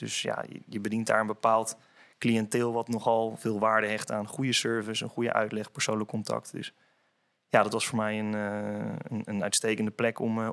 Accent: Epe, Gelderland, Netherlands; now in 's-Hertogenbosch, Netherlands; Ik ben sinds een jaar geleden samen met mijn vriendin verhuisd naar Den Bosch voor mijn werk. Want ik kom oorspronkelijk dus uit Epe, een dorpje bij Apeldoorn in de buurt.

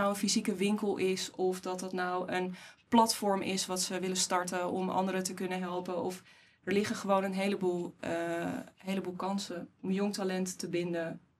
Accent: Haarlem, North Holland, Netherlands; En ik denk ook nog wel dat er wat ruimte zit op gewoon als Haarlemmer ook weten wat voor...

